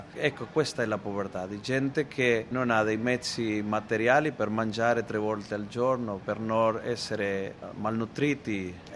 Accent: Argentina; Italian is a second language; eravamo tutti stranieri, un prete italiano, un prete vietnamita e io argentino

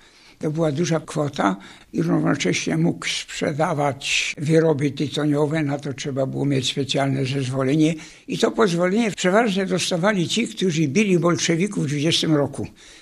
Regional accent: Kocoń, Silesian Voivodeship, Poland; born there; Cóż, urodziłem się 12 czerwca w tym roku w miejscowości Kocoń między Żywcem a Suchą.

